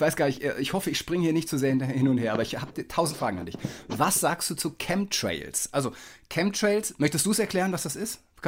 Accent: Kiel, Schleswig-Holstein, Germany; Also ich als Kieler

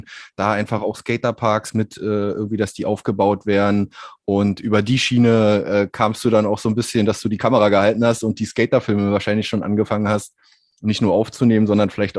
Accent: Berlin, Germany; ich bin ja in Berlin aufgewachsen, in Ostberlin

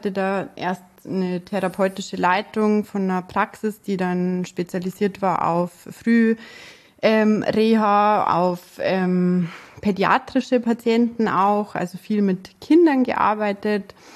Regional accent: Munich, Bavaria, Germany; sage jetzt trotzdem, wo ich wohne. Ich komme aus München, also schön in Bayern. Ich versuche mich jetzt auch mit dem Dialekt ein bisschen zurückzuhalten, dass mich jeder versteht.

